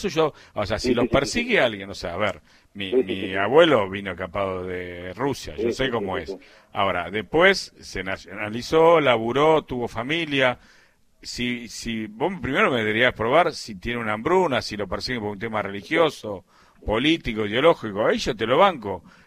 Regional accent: Ramos Mejía, Buenos Aires Province, Argentina; yo soy de Ramos, ¿no? Mi vieja todavía vive en Ramos.

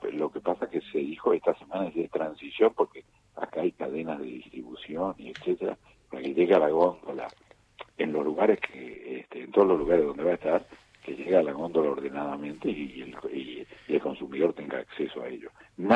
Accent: Argentina; como empresariado argentino

